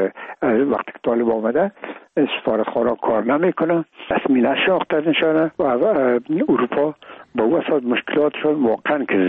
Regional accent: Afghanistan; میگم ما افغان هستیم

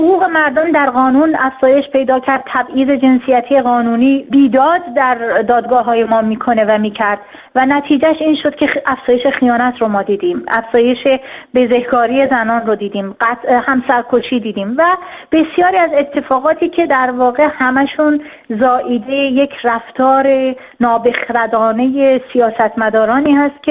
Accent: Iran; به عنوان زنی که در اون جامعه بزرگ شدم و خیلی از مسائل رو با جانم و با زندگیم درک کردم،

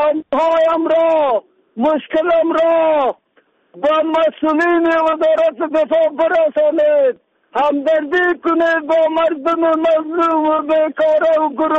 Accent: Afghanistan; من از افغانستان هستم.

